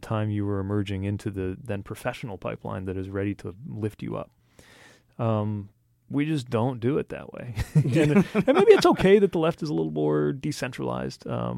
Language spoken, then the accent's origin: English; Midwest, United States; well, I'm from the Midwest and I do local government all day and I'm from a new generation.